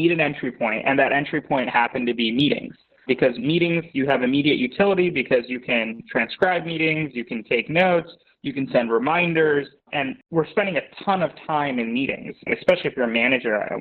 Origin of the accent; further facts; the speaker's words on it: California, United States; because, you know, we felt I was originally from the Bay Area, and I realized like what it meant to be in Silicon Valley